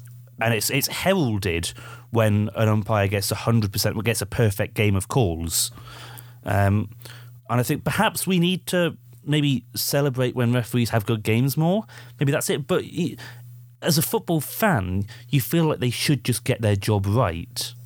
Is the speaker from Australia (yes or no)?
no; England, United Kingdom; Maybe I'm biased because I'm English